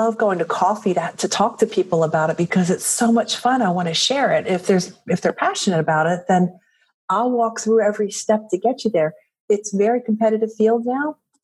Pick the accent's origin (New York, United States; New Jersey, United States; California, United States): New Jersey, United States; I grew up in Jersey and I can't even do a Jersey accent right.